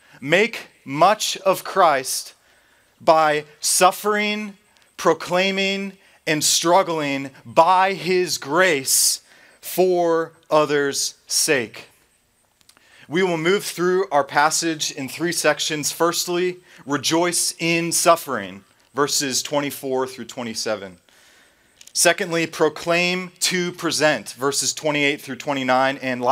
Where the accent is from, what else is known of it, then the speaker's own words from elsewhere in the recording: Massachusetts, United States; growing up in Massachusetts, which is where I'm from, I learned from a young age that there is much to make of New England, of my homeland.